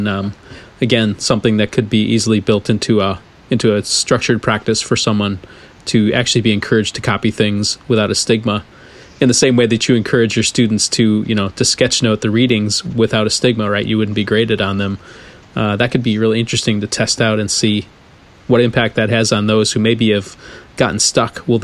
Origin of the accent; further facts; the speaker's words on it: Midwest, United States; being a Midwesterner, you got to pull in the practical stuff.